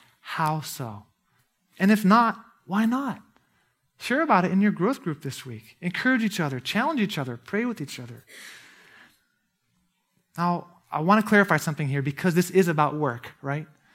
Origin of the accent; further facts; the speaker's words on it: Brazil; I grew up in Brazil.